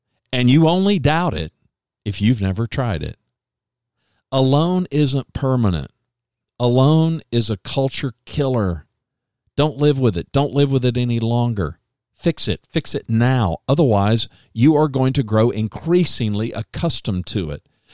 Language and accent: English; Oklahoma, United States; born there; now in Texas, United States; I was born in Oklahoma. I live in Texas, but go OU.